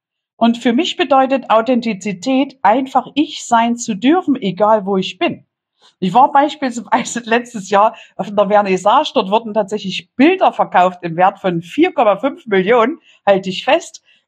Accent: Saxony, Germany; mit einer weiteren Folge meines endlich angekommen Podcasts. Und ja, ich komme aus Sachsen.

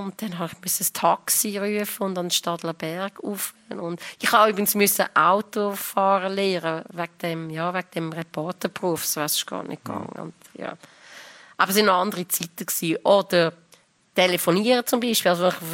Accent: Lucerne, Switzerland; Ich meine, ich bin von Luzern gekommen. Ich habe in Zürich knapp gewusst

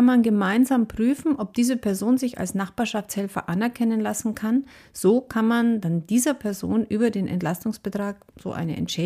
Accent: Bavaria, Germany; weil ich komme aus Bayern

